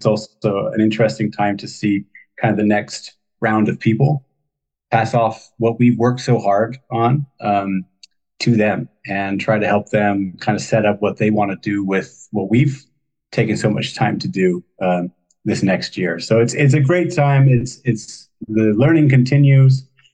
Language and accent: English; Washington, United States; Yeah, so I am from Washington State originally. Grew up in a small town